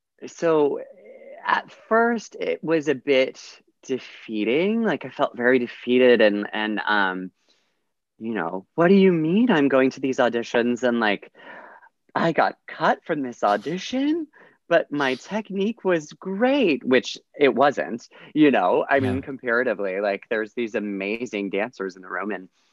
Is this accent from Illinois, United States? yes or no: no; Carson City, Nevada, United States; I'm originally from Carson City, Nevada.